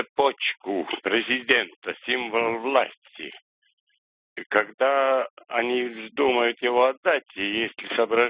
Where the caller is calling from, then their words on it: Estonia; Я из Эстонии звоню.